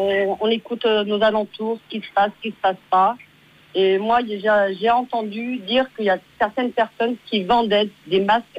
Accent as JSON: {"language": "French", "region": "Konya", "country": "Turkey", "moved": "yes", "said": "Moi, je suis de Konya."}